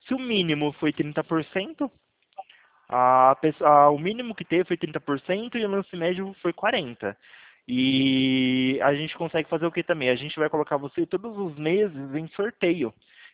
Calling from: Sumaré, São Paulo, Brazil; Eu falo aqui de Sumaré, São Paulo.

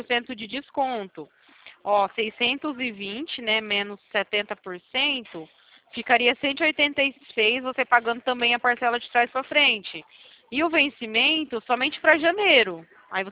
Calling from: Presidente Prudente, São Paulo, Brazil; Presidente Prudente, interior de São Paulo.

